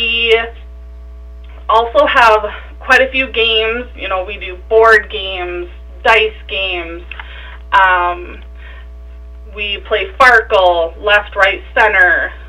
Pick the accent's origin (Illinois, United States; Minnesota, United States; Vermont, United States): Minnesota, United States; Springfield; Yeah, so I grew up in Springfield, Minnesota. I grew up on a dairy farm.